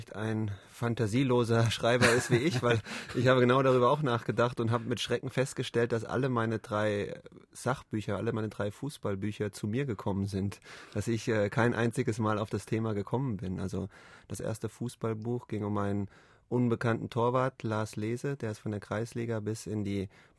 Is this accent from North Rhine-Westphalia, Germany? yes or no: no; Frankfurt, Hesse, Germany; Ich bin in Frankfurt groß geworden, in Westfrankfurt, in Schwanheim. Damals, da lebten dann die Arbeiter der Höchst AG, wie mein Vater auch, in Siedlungen, die Höchst AG gebaut hatte.